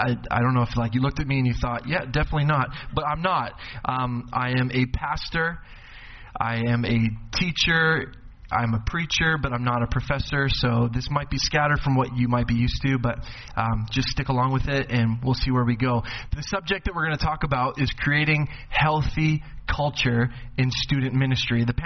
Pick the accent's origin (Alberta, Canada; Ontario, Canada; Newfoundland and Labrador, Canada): Alberta, Canada; Edmonton; now in Grimsby, Canada; From Grimsby, but I'm originally from Edmonton, Alberta.